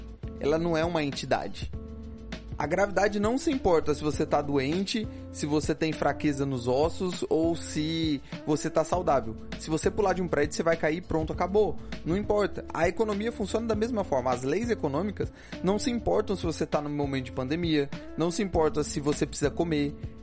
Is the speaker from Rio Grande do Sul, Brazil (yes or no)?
no; São José dos Campos, São Paulo, Brazil; Eu sou de São José dos Campos, cara.